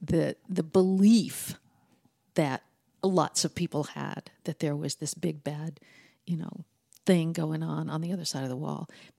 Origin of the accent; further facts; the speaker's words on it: California, United States; I'm from California, and I'm a dreamer.